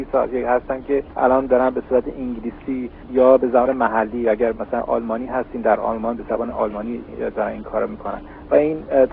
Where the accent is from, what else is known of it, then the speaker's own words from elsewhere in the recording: Iran; اگر ما یه ایرانی هستیم که الان در خارج کشور زندگی می‌کنیم و به گونه‌ای یه کشور جدید رو برای خودمون انتخاب کردیم